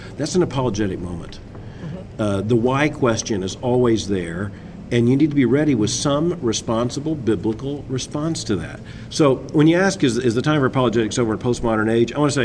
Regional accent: Florida, United States; I grew up in South Florida. Mm-hmm. I grew up on water.

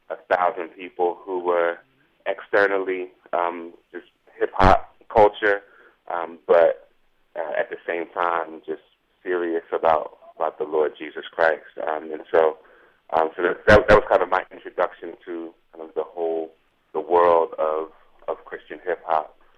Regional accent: Philadelphia, Pennsylvania, United States; Yeah, I'm born and raised in Philly.

